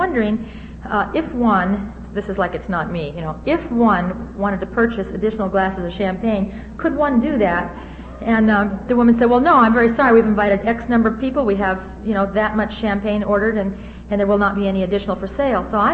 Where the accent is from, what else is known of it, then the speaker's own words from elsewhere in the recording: Newport Beach, California, United States; As it was, I grew up in Newport Beach, and mostly it was beach parties on the weekends.